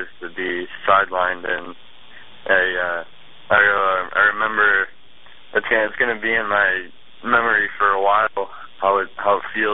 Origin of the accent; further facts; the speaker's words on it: Michigan, United States; I've been growing up in Michigan. I've been a University of Michigan fan my whole life.